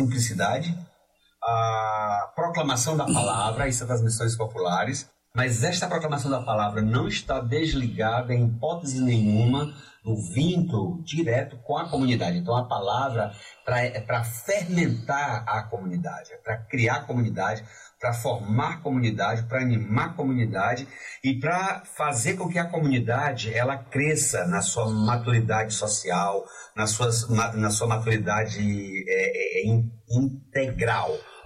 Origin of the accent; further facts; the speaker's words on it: Genipapo, Maranhão, Brazil; eu sou natural do Maranhão. Eu nasci em 1969, eu sou o último filho de um casal … 8 irmãos, eu sou o último. E nasci no, na beira de uma estrada, né, um localzinho